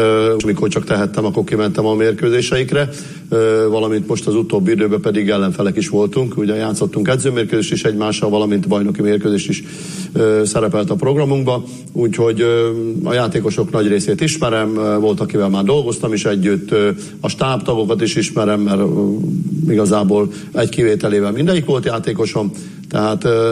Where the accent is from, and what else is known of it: Borsod-Abaúj-Zemplén, Hungary; also born or lived in Hajdú-Bihar; now in Debrecen, Hungary